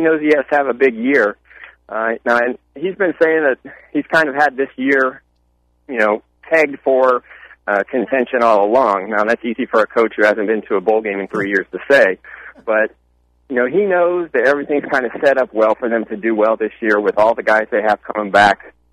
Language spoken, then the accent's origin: English; Indiana, United States; I grew up in Indiana. I went to Indiana University